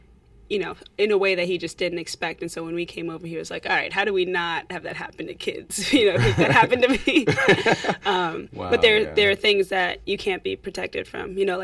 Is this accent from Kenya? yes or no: yes; Kenya; now in United States; I'm from Kenya, but I've spent so much time here in America